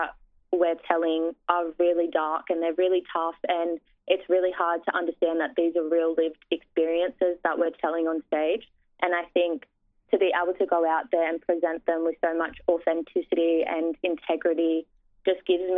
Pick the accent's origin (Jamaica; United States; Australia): Australia; Sydney, New South Wales; I am a proud Wiradjuri woman. I was born and raised on Dari country in Western Sydney.